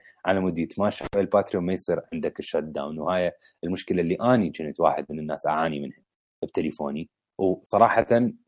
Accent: Jordan; يعني عندنا بالاردن هسه تبديل الباتري نزل فشي صار تقريبا 35 دينار

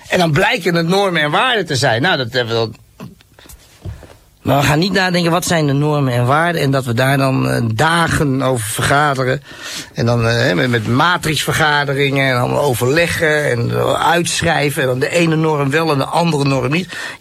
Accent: Nunspeet, Gelderland, Netherlands; Nunspeet.

